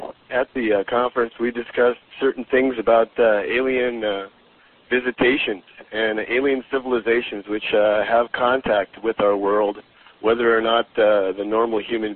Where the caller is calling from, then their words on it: Hawaii, United States; on the Big Island.